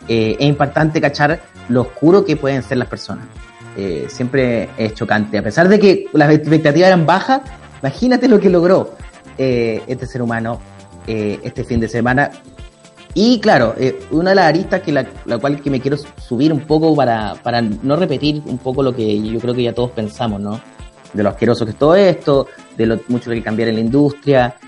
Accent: Chile; tenemos la obligación, como todo chileno, de analizar lo sucedido el fin de semana

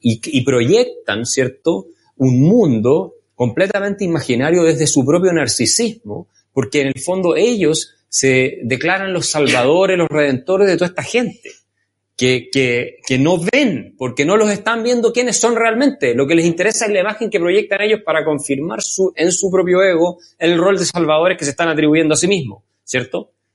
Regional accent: Araucanía, Chile; yo soy de la Araucanía, crecí en esa región

